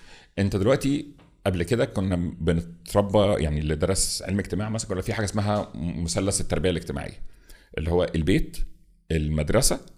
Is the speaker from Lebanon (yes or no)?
no; Egypt; بغض النظر إحنا تربينا فين في مصر